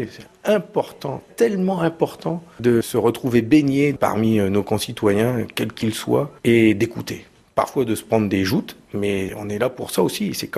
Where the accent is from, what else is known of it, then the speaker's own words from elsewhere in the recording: Hauts-de-France, France; j'étais du Pas-de-Calais